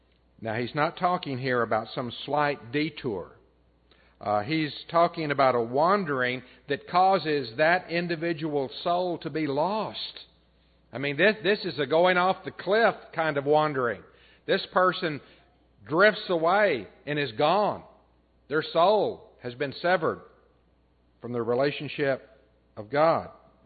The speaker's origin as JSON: {"language": "English", "region": "Texas", "country": "United States", "tie": "born or raised there", "lives_now": "Ozarks, United States", "said": "Now, I grew up in West Texas, and I've driven the roads out there."}